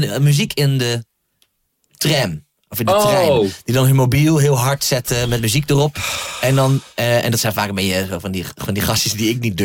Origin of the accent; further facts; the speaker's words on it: Groningen, Netherlands; Waar ik opgroeide in Groningen, daar waren gewoon niet, waar in ieder geval mijn, waren niet mega veel. Bijvoorbeeld Marokkaanse Turkse jongeren